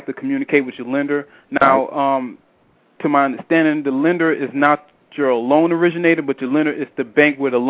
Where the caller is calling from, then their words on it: Baltimore, Maryland, United States; I'm calling from Baltimore City, Maryland.